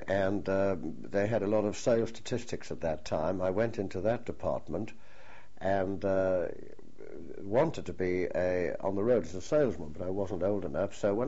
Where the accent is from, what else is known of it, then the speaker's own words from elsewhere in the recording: Newcastle upon Tyne, North East England, United Kingdom; accent: Geordie; Well, I'm a Geordie, of course, meaning that I was born in Newcastle upon Tyne. I lived with my mother, and we were in a place called Jesmond, which was a suburb of Newcastle upon Tyne.